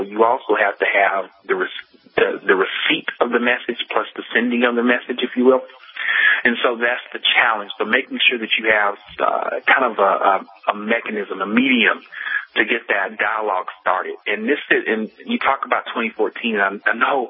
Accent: Virginia, United States; Sequestration, Virginia is my home state, disclaimer, but sequestration is a huge deal

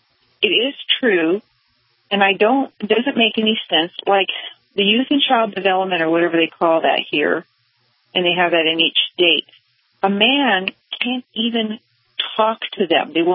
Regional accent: New Mexico, United States; I am obviously from New Mexico.

